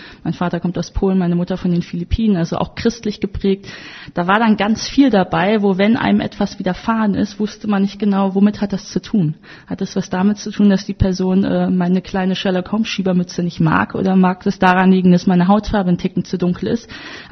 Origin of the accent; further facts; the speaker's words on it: Wuppertal, North Rhine-Westphalia, Germany; ich komme ja aus Wuppertal